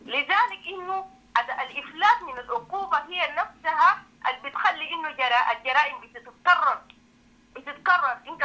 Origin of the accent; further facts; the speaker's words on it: Darfur, Sudan; نحن كنساء من دارفور